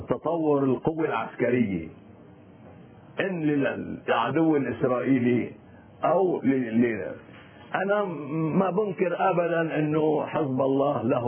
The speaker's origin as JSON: {"language": "Arabic", "country": "Lebanon", "said": "انا كمواطن لبناني واكثر من هيك انا كاستاذ"}